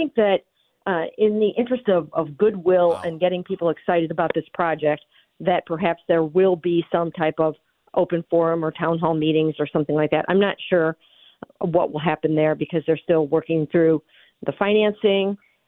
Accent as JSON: {"language": "English", "town": "Cleveland", "region": "Ohio", "country": "United States", "tie": "born or raised there", "said": "I'm from Cleveland, born and raised in this area, and I love my hometown"}